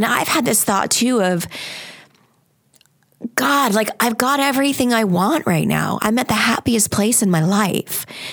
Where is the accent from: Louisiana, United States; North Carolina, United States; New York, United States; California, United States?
New York, United States; Long Island; born there; I was born on Long Island